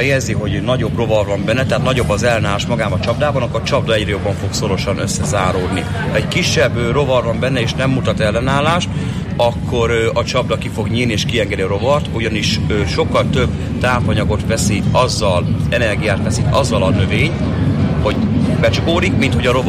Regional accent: Balmazújváros, Hajdú-Bihar, Hungary; Konkrétan Balmazújvárosról jöttünk, innen Debrecen mellől.

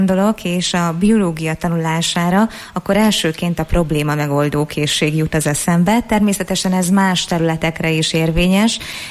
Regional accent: Eger, Heves, Hungary; hogyha már itt egriek vagyunk

